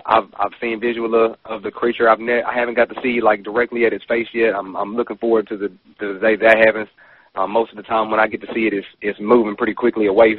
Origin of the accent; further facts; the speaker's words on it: Arkansas, United States; First of all … I'm from South Arkansas, Union County, to be a little bit more specific.